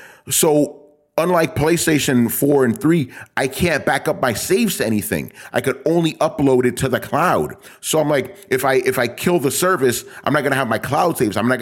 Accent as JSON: {"language": "English", "region": "New York", "country": "United States", "said": "You know, I'm from New York, people, with the MTA"}